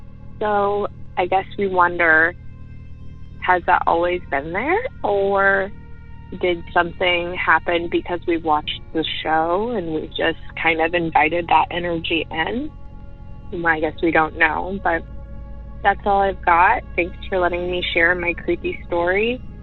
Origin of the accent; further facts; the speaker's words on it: Illinois, United States; I'm from Central Illinois.